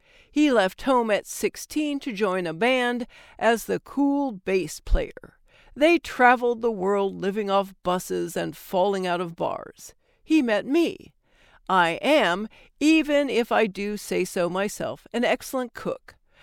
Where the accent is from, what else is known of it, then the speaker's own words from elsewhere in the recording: England, United Kingdom; I'm English, and as the cliché goes, I drink a lot of tea, scalding hot, strong and with milk, but not stewed or milky.